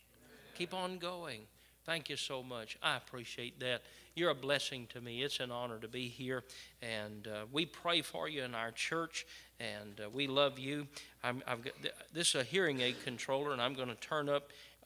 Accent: Kentucky, United States; I said, wait, folks, I'm a hillbilly from Kentucky.

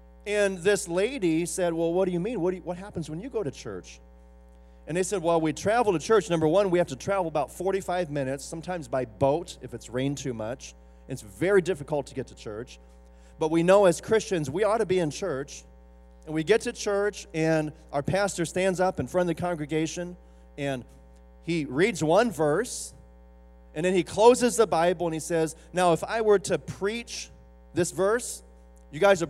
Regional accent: Long Beach, California, United States; She said, I'm from Long Beach. Really? I'm from Long Beach too.

